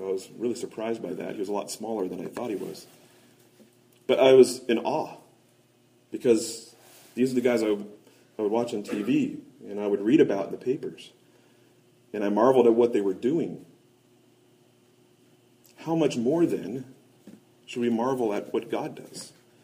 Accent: Kansas City, Missouri, United States; And growing up in Kansas City, I was a big Chiefs fan

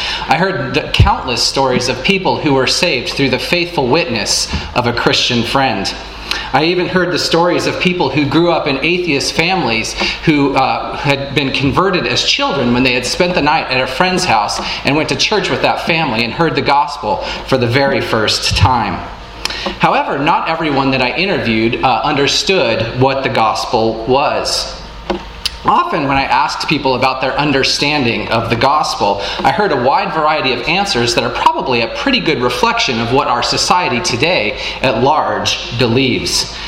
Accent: Colorado, United States; now in California, United States; I'm originally from Colorado, and I just spent the last several months back in Colorado working a temporary work assignment for Samaritan's Purse

